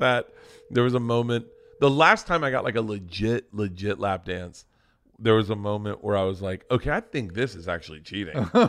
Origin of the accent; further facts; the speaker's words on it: Florida, United States; I think because I grew up in Florida, the lap dances were, you just never confuse them with cheating.